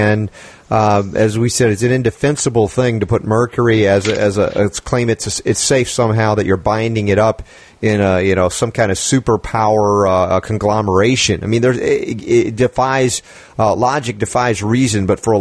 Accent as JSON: {"language": "English", "country": "United States", "said": "because, you know, I'm thinking I'm an American. I like America."}